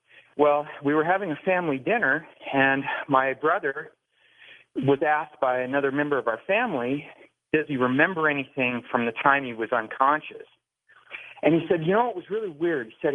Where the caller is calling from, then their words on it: Canada; I'm calling you from the Great White North here. We're buried